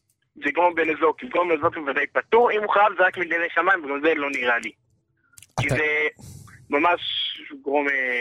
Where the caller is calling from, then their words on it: Jerusalem, Jerusalem District, Israel; אני מירושלים.